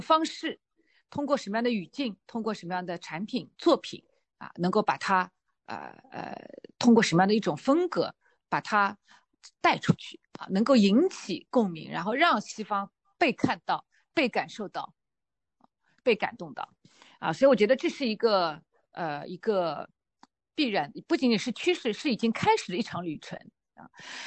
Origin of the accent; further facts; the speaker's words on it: China; 然后我是来自于东方，我来自于中国啊